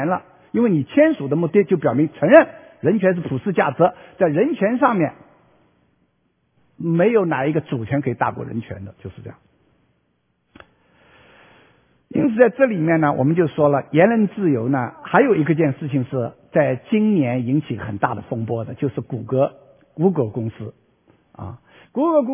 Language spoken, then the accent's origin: Chinese; China; 这是非常让我们中国人真正是让我们感到我们生活在这个时代